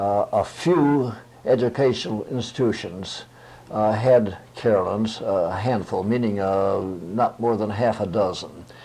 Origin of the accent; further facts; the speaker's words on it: Michigan, United States; born there; Well, I was born in Michigan, went to school to Michigan State University.